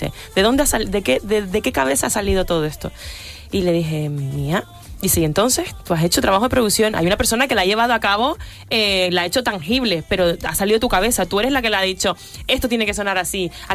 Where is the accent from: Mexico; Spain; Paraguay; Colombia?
Spain; Canary Islands; Cuando voy a un sitio y cuando vuelvo a casa al final, sé que en Canarias es otro rollo.